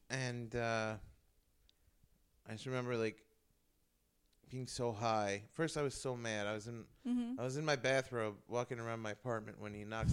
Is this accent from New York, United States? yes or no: yes; New York City, New York, United States; I'm from New York. I lived there my whole life. I was really getting fed up. I felt stuck in New York.